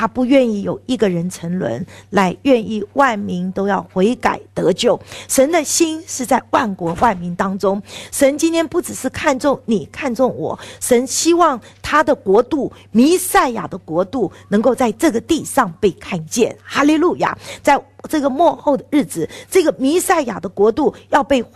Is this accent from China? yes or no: yes; China; 我们中国人没有代表，我们中国人亚洲没有代表。